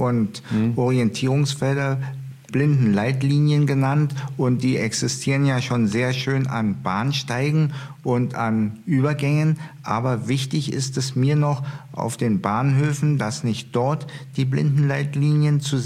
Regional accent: Hennigsdorf, Brandenburg, Germany; in meiner Heimatstadt Hennigsdorf

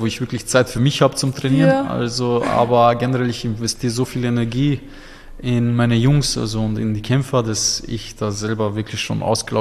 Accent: Wolfsburg, Lower Saxony, Germany; also born or lived in Vienna; now in Austria; Okay, ich bin in Wolfsburg aufgewachsen.

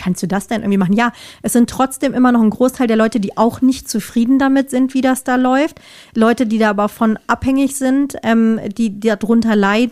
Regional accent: Marburg, Hesse, Germany; ich habe dahin mehr verwurzelt verwurzeltes Gefühl als in meiner Heimatstadt Marburg.

